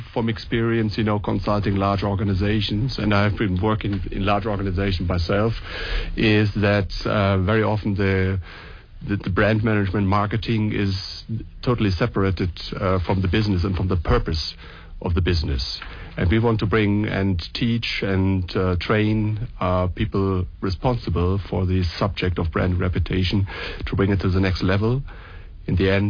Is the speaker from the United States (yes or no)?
no; Germany; So Germany, I come from Germany, you know, the German automakers